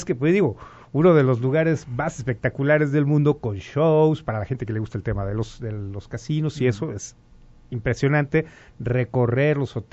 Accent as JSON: {"language": "Spanish", "country": "Mexico", "said": "es el soy mexicano y estoy orgulloso de lo hermoso que hay en nuestro país."}